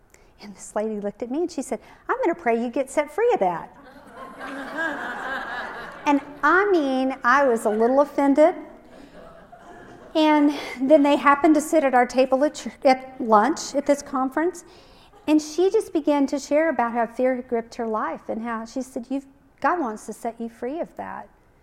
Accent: Kerrville, Texas, United States; I grew up in Kerrville, and I married at 19

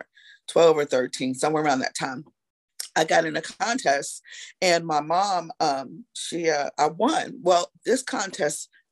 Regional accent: New York, United States; now in Knoxville, United States; So I'm from New York, but I now live in Knoxville. Knoxville is my home.

